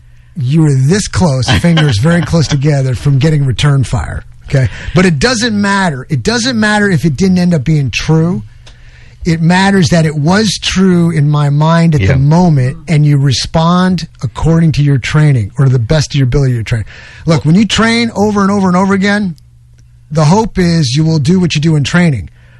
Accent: New York, United States; No, this is New York. I'm from New York, okay? Where I lived on my street, you had machine gun fire, you had prostitution rings, you had crack houses, the whole works, okay?

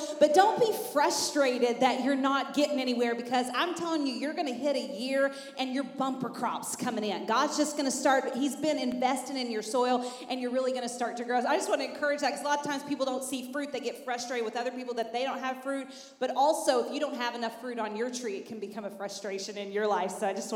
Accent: Texas, United States; now in Kentucky, United States; I didn't know this because I'm from West Texas and we don't grow things there.

